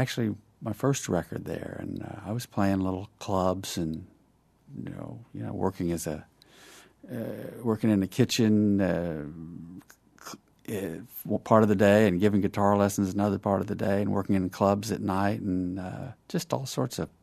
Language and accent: English; Texas, United States; I grew up in a small town north of Dallas in Texas